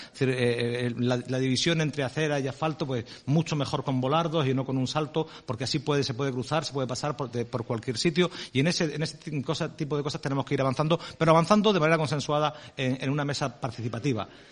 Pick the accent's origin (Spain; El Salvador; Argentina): Spain; Cartagena, Region of Murcia; yo no soy murciano. Murciano es un gentilicio que pertenece a una ciudad. Yo soy cartagenero, de la Comunidad Autónoma de la Región de Murcia.